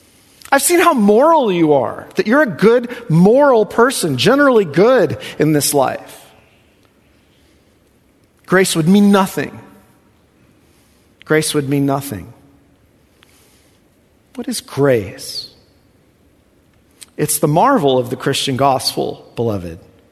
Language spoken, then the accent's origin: English; Lemoore, California, United States; as a pastor, I was raised in Lemoore, right?